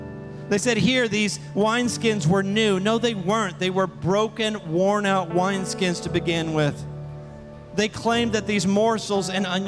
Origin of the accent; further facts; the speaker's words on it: Mount Orab, Ohio, United States; No, if you ask, where are you from? I'd say Mount Orab. Now, I'll tell you, when I was in Dallas, Texas a couple weeks ago and somebody said, where are you from? I didn't say Mount Orab because they don't know where Mount Orab is. I said, I'm from the Cincinnati area.